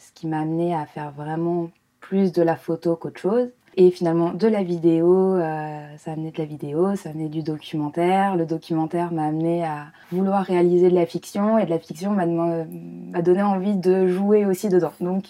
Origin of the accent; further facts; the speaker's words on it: Southern France, France; also born or lived in Brittany; now in Paris, France; Donc j'habite à Paris. Je suis grandie dans le sud et je suis née en Bretagne.